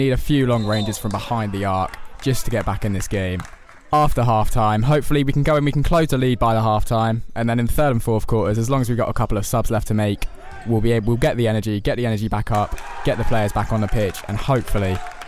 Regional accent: United Kingdom; They're built bigger than us. We're British.

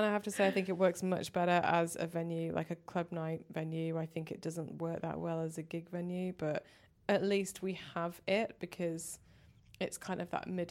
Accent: Manchester, North West England, United Kingdom; I'm from Manchester, but it's been a while since I've been back to see a show there.

